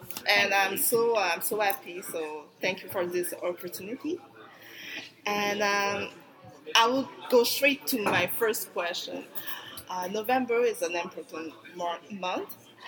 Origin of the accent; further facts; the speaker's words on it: Canada; Yeah, like I'm Canadian, but from a Asian heritage